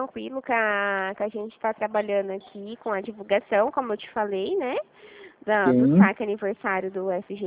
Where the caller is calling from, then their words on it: Dracena, São Paulo, Brazil; Eu falo da cidade de Dracena, interior de São Paulo.